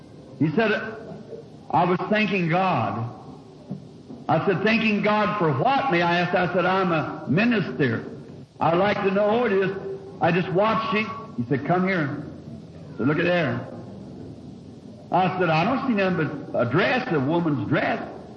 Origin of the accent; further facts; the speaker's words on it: Southern United States, United States; I'm a Southerner. And down in the southern states years ago, they used to bring slaves over from Africa, the Boers did, and sold them in the South for like workhorses.